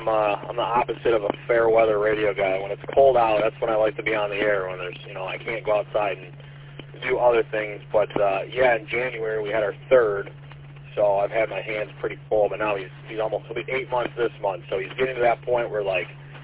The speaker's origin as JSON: {"language": "English", "town": "Romeo", "region": "Michigan", "country": "United States", "tie": "born or raised there", "said": "Yeah, I grew up in Romeo. It's a nice little area"}